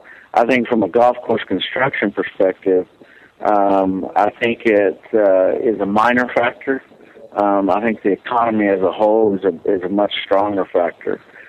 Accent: Georgia, United States; But I grew up in South Georgia, and anytime I didn't say Mr. or Mrs., I got my ear clipped pretty hard by my dad.

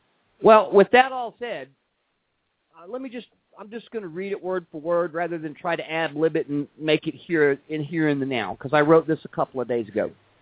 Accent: Texas, United States; it's my honor and my privilege as a Texan and as an active grassroots conservative in Tarrant County

